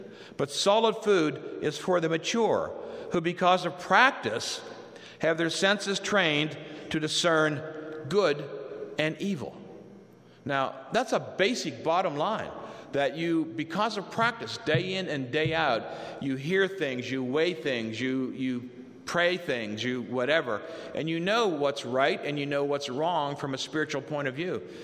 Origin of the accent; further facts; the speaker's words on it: Dubois, United States; growing up in Dubois, I knew all the Catholic kids, and I knew they weren't holy, okay?